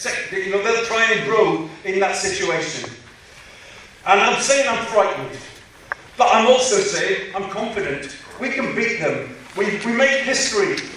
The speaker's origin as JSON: {"language": "English", "region": "Wales", "country": "United Kingdom", "said": "I'm from South Wales."}